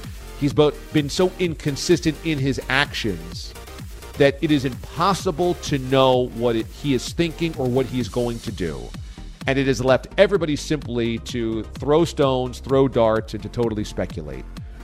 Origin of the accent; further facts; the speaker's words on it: New Jersey, United States; I was a New Jersey Nets fan growing up. I'm from Jersey. This is my home team.